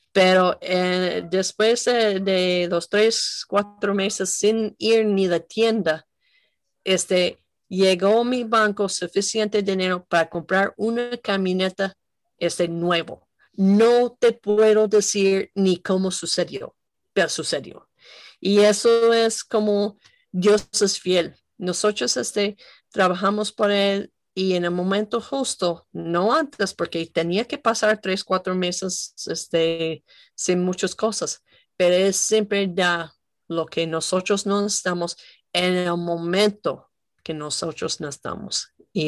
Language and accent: Spanish; United States; Sí, no somos los gringos ricos que piensan, ¿verdad?